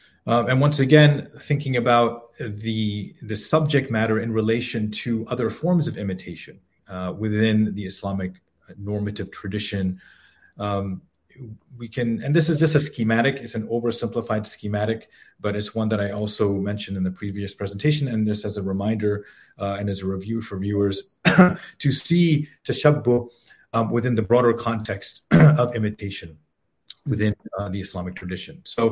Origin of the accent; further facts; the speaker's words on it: Edinburgh, Scotland, United Kingdom; born there; I was born in Edinburgh, Scotland.